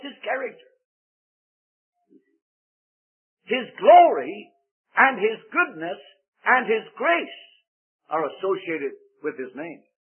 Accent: Ireland; accent: Irish; because of my Irish accent, sometimes I go into a meeting and I say, Exodus.

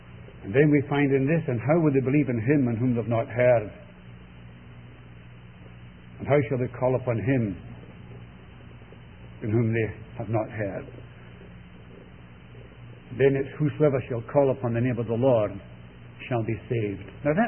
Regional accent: Glasgow, Scotland, United Kingdom; accent: Scots burr; I was brought up in Scotland. You wouldn't know that, of course, would you? But my accent, no, it's not an accent, it's actually what's called a Scots burr. My Scots burr betrays me. Brought up there in the city of Glasgow.

